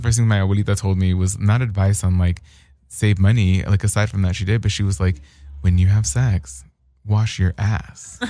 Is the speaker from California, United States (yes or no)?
yes; Hollywood, California, United States; So I'm from Hollywood, like, down the street, Melrose and Vine.